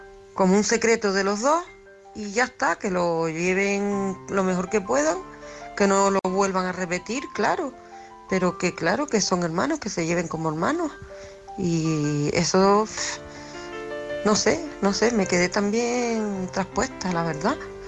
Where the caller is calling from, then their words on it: Canary Islands, Spain; de Tenerife.